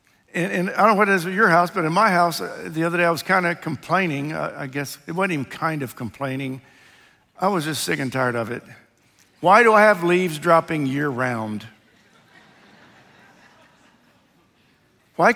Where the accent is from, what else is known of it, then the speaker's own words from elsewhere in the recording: Ohio, United States; I grew up in Ohio and went to school in Indiana